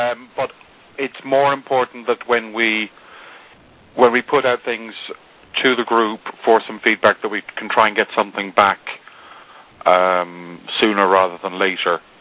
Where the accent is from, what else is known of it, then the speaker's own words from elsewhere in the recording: Ireland; Remember, I'm Irish, so I'm very good at making vague promises to do things.